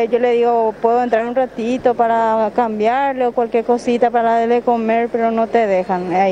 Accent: Itapúa, Paraguay; De Itapúa.

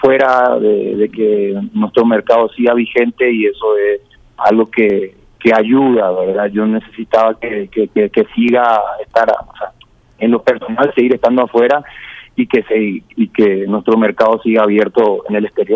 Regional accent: Paraguay; como arqueros paraguayos

